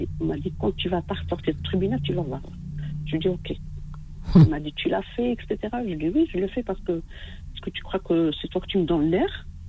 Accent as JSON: {"language": "French", "town": "Oran", "region": "Oran Province", "country": "Algeria", "said": "moi je suis d'Oran."}